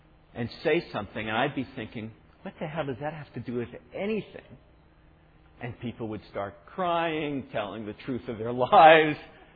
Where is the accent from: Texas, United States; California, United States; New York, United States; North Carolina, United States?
New York, United States; two friends from Long Island, about 50 miles from where I grew up in New York